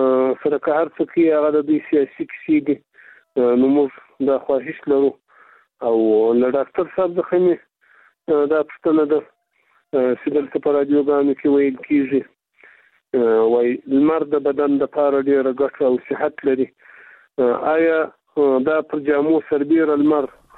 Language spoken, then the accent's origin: Pashto; Afghanistan; موږ د افغانستان خلک یو